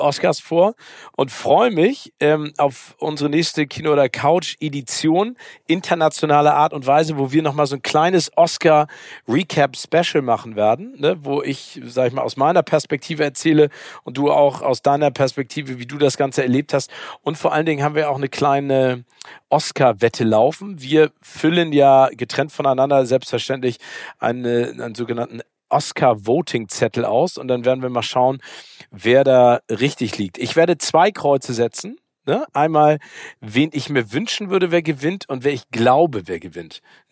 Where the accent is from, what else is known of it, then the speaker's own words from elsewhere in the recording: Hamburg, Germany; als Hamburger geht einem so eine Serie wie Luden ja vielleicht noch ein bisschen näher, weil man das ja auch jetzt seit ein paar Jahrzehnten lebt.